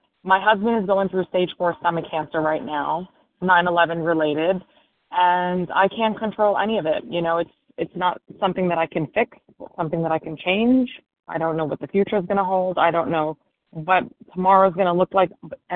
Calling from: New York City, New York, United States; New York City.

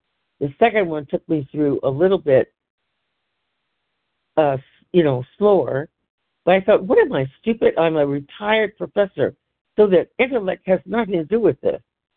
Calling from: California, United States; from California.

